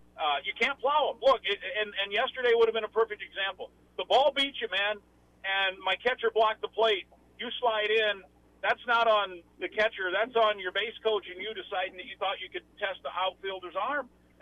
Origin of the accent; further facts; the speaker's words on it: Iowa, United States; I think the rule's still the same, but I grew up in Iowa.